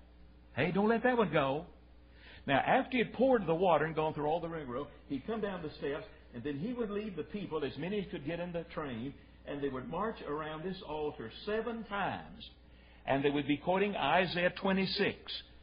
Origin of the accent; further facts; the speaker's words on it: Tennessee, United States; Not me, brother. I'm from Tennessee. If somebody gets you after the baseball bat, you run.